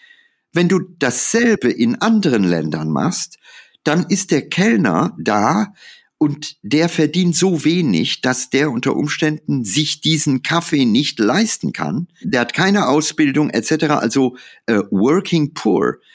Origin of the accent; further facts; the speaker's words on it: India; ich habe meine Kindheit in Indien verlebt. Ich weiß, wie das Indien meiner Kindheit war.